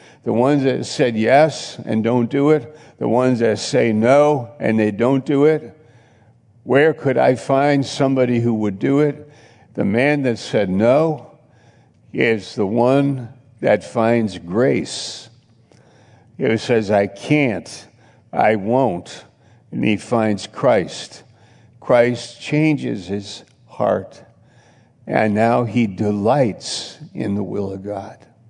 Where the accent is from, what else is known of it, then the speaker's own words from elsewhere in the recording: New York, United States; I'm an American. Can I tell you a story? They go, oh, yeah, where are you from? New York.